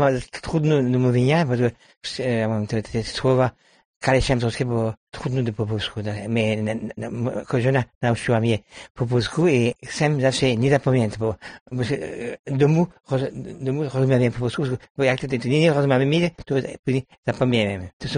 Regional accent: France; Polish is a second language; Tak, a Francuz.

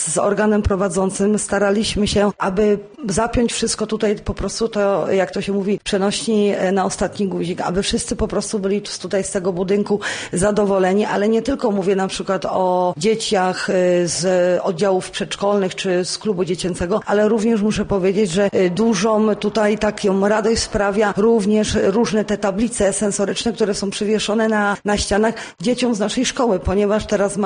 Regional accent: Czarnożyły, Łódź Voivodeship, Poland; ponieważ pochodzę z gminy Czarnożyły.

